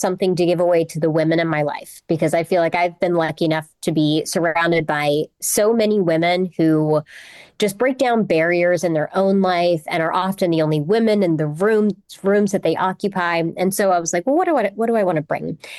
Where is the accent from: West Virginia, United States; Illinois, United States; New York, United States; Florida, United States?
West Virginia, United States; Yeah, so I'm from West Virginia, and my dad is also from West Virginia.